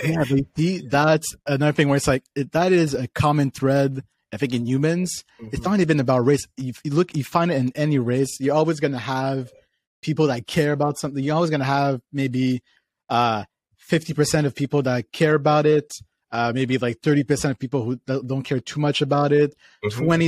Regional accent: Ottawa, Ontario, Canada; I'm from Ottawa, so I went to, like, this school there in high school, and I went to this school in primary school.

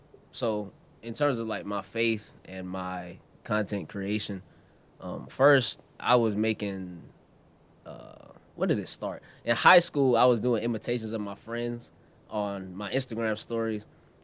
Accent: Wendell, North Carolina, United States; I'm from Wendell, North Carolina, so it's like 20 minutes outside of Raleigh.

